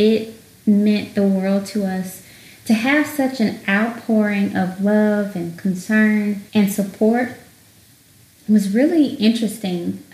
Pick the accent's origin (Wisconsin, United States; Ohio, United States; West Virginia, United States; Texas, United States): Texas, United States; Dallas; Some of you may not know, but I was born and raised here in Dallas.